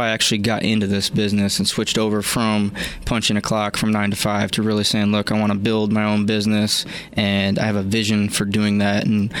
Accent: Berrien Center, Michigan, United States; now in Berrien Springs, United States; Yeah, I was born in Berrien Center and been here my whole life, pretty much. I live in Berrien Springs.

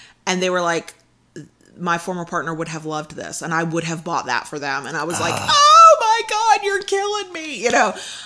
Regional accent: Florida, United States; we're from Tampa Bay area, but we're going to be going to Ocala and we'll make this our home place

